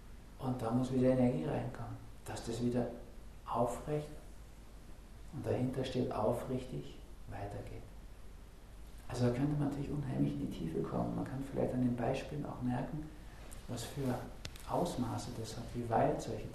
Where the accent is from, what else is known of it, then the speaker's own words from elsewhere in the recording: West Germany, Germany; Ich komme aus der BRD, da ist das nicht so, da sind wir das nicht gewohnt.